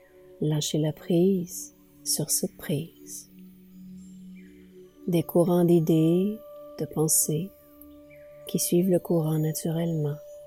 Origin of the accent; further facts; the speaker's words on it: Mont-Laurier, Quebec, Canada; hypnothérapeute, maître PNL et enseignante. Je suis originaire de Mont-Laurier dans les Hautes-Laurentides